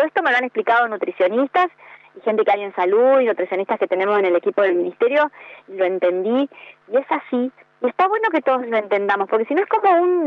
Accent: Argentina; eso yo creo que incluso es un tema como argentinos que no entendemos, ¿viste?

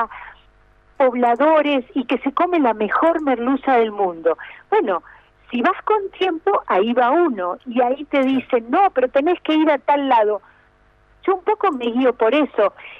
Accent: Villa Gesell, Buenos Aires Province, Argentina; now in Córdoba, Argentina; Yo soy de Villa Gesell, vivo en Córdoba, pero mi corazón está entre Córdoba y Villa Gesell.

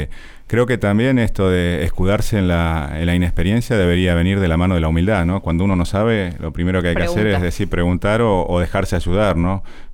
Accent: Argentina; somos muchos los argentinos que queremos que el país nos vaya bien

